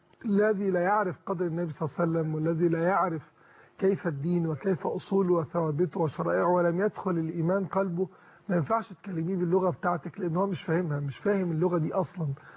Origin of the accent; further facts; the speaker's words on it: Egypt; انا عربي، ومفيش حاجه في عروبتي بتخالف ان انا مصري